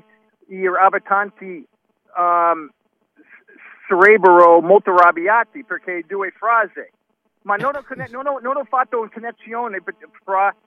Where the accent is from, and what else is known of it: Oregon, United States; Italian is a second language